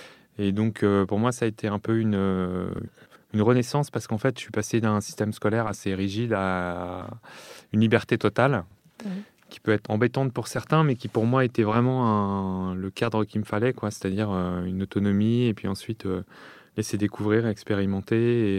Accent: Lyon, Auvergne-Rhône-Alpes, France; J'ai grandi à Lyon, moi.

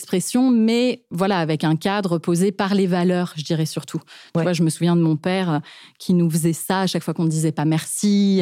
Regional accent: Paris, Île-de-France, France; Moi, j'ai grandi dans un environnement d'artiste qui gagne sa vie en tant qu'artiste, quoi. Donc, on a grandi à Montmartre. J'aime bien dire Montmartre parce que c'est pas Paris.

